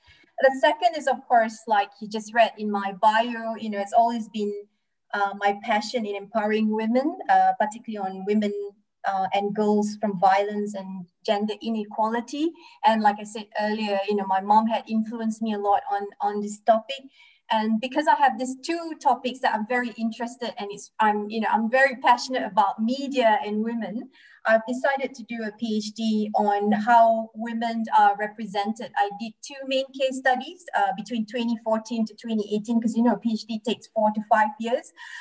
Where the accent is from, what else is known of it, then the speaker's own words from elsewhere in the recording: Penang, Malaysia; So I grew up in Penang, and interestingly, I grew up with very strong women